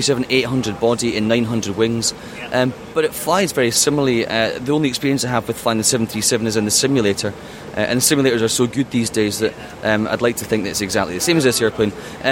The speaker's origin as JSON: {"language": "English", "country": "United Kingdom", "said": "Quite a joy to be afforded that opportunity as a British person flying a US Navy aeroplane"}